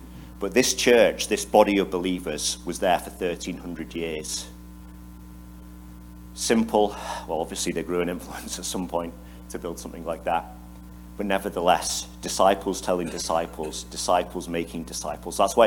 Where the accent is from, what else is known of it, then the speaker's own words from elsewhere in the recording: Paderborn, North Rhine-Westphalia, Germany; You know, I come from Paderborn in Germany.